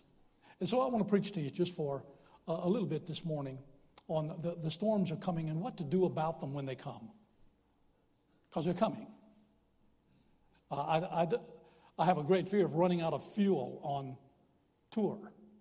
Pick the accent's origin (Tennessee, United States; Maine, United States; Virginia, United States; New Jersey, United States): Virginia, United States; Lynchburg; I grew up in Lynchburg, Virginia. I was saved as a bus kid at Thomas Road.